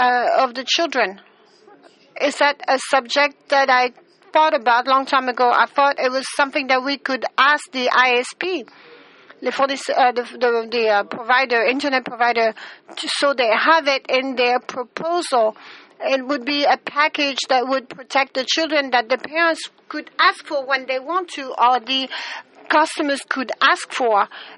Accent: Rwanda; I'm from Rwanda.

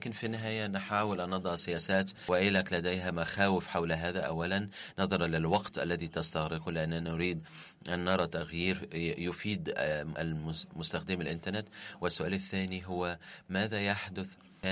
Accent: Lebanon; أهلا وسهلا، أنا من لبنان

